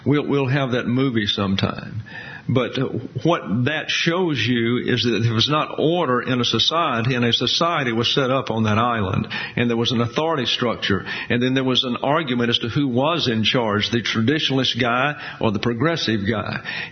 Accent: the South, United States; Reminds me of when I grew up in the South.

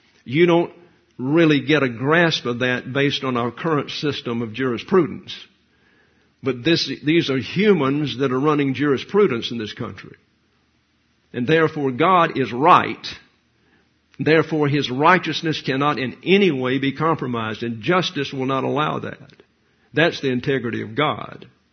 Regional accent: the South, United States; I'm from the South.

